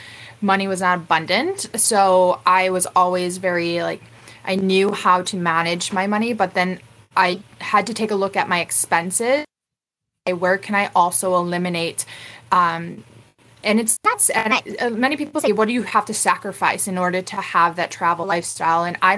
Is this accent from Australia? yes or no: no; Mexico; And then I'm originally from Mexico. I'm not from Mexico. I'm from Mexico.